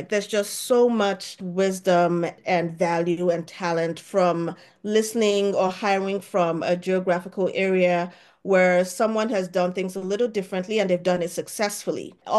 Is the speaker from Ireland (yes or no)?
no; Nigeria; I did that for a year back in my home country, Nigeria